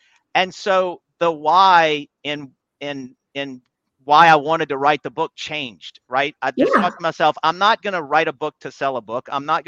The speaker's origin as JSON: {"language": "English", "town": "Baton Rouge", "region": "Louisiana", "country": "United States", "tie": "born or raised there", "said": "this company kind of growing up in Baton Rouge, it's that river mentality, right?"}